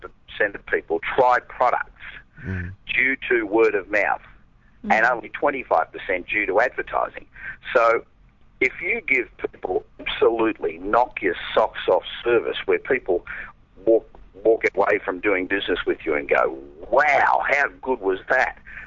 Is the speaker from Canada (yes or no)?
no; Australia; accent: Australian; now in Los Angeles, United States; Yeah, I've lived in L.A. for 25 years, but my accent never seems to go away.